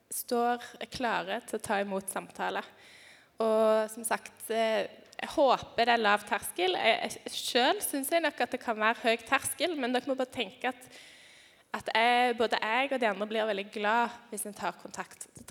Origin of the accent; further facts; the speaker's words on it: Bryne, Rogaland, Norway; also born or lived in Ålesund / Hardanger; Ja, jeg kommer fra Bryne på Jæren. Veldig flott sted, og jeg har bodd litt forskjellige steder I Ålesund og Hardanger ellers.